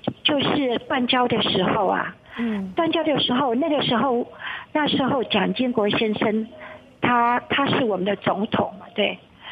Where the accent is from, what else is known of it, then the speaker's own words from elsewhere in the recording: China; 我说 I'm Chinese